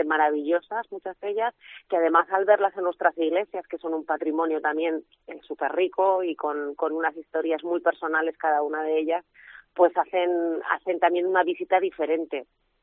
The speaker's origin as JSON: {"language": "Spanish", "town": "Zaragoza", "region": "Aragon", "country": "Spain", "said": "como los zaragozanos somos tan abiertos que enseguida recibimos a todo el mundo"}